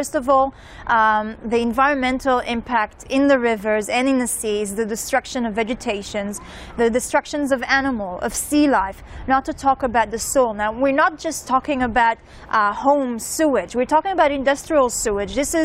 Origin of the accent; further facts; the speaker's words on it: Israel; also born or lived in Canada; Okay, so I was born in Canada. I grew up here in Israel since I was 1 year old.